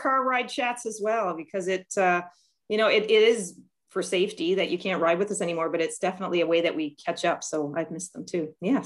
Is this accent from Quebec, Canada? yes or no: no; Essex, Ontario, Canada; also born or lived in Toronto; So I worked in Toronto for 9 years, and now I've been in my hometown since 2001. So managing the funeral home, and my husband is one of the owners. So managing the funeral home in Essex for now 20 years.